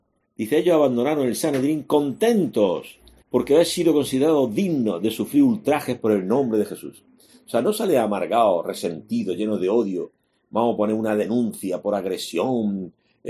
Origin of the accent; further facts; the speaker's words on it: Region of Murcia, Spain; el farmacéutico de mi tierra, allí en Murcia